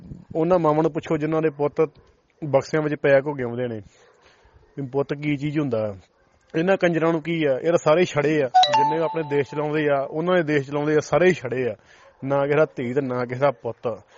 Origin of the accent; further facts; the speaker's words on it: Mahidipur, Punjab, India; ਪਿੰਡ ਮੇਰਾ ਮਹੀਦੀਪੁਰ … ਠੀਕ ਆ। ਮਹੀਦੀਪੁਰ ਪਿੰਡ ਕਹਿ ਲਓ, ਕਸੂਰ ਦੀ ਲੋਕੇਸ਼ਨ ਮਾਰੋਗੇ ਤਾਂ ਫਿਰ ਸਾਡਾ ਪਿੰਡ ਲੱਭਦਾ। ਤਿੰਨਾਂ ਦਿਸ਼ਾਵਾਂ ਤੋਂ ਸਾਨੂੰ ਪਾਕਿਸਤਾਨ ਲੱਗਦਾ ਜੀ, ਵਿਚਾਲੇ ਸਾਡਾ ਪਿੰਡ ਆ।